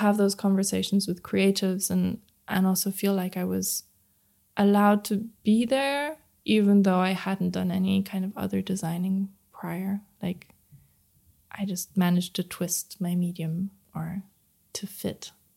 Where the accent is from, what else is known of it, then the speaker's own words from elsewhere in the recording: Berlin, Germany; Growing up in Berlin in the 90s, I wouldn't really want to identify with the word of innocent.